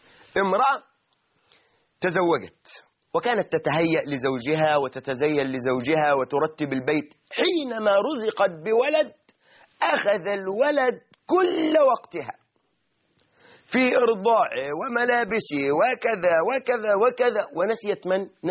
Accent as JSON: {"language": "Arabic", "country": "Egypt"}